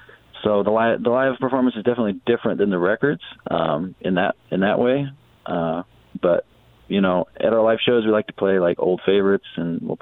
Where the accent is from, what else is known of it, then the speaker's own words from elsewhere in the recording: Oregon, United States; And we're all from Oregon